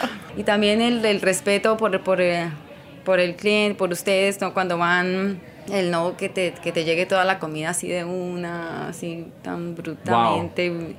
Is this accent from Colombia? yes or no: yes; Victoria, Colombia; Pero en mi pueblito era un desastre.